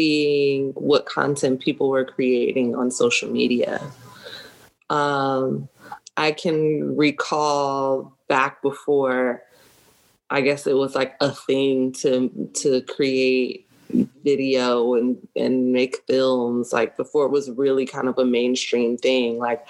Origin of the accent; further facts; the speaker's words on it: Maryland, United States; now in Chicago, United States; Yeah, I am from Maryland. Originally, I was born there. I graduated high school there.